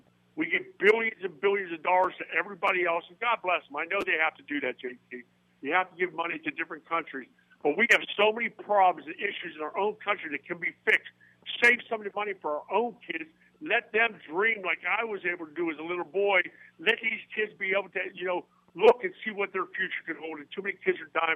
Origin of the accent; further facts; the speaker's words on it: Pennsylvania, United States; A little small kid from Pennsylvania, 60 in my graduating class, 500 in my hometown, way on the boonies